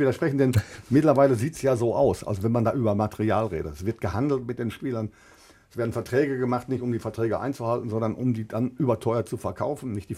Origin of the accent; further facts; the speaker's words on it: North Rhine-Westphalia, Germany; hier bei uns zu Hause im Ruhrgebiet